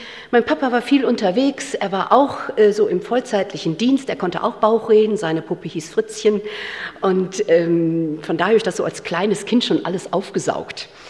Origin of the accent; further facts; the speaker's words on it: North Rhine-Westphalia, Germany; aufgewachsen in Nordrhein-Westfalen, Jahrgang 62.